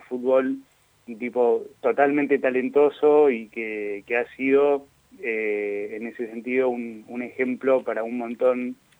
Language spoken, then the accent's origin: Spanish; Argentina; creo que es común en nosotros, como argentinos, podría decirse, el apasionarse por las cosas, por las personas